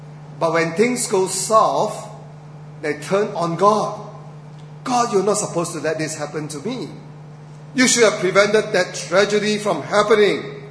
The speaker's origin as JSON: {"language": "English", "country": "Singapore", "said": "I'm a Singaporean, you know. I complain."}